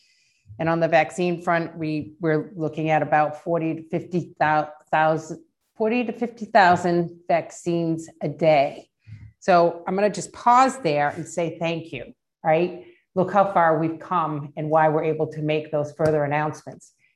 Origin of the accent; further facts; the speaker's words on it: Worcester, Massachusetts, United States; That includes, you know, Fenway Park, Gillette Stadium, TD Garden, and yes, Polar Park in my hometown area of Worcester.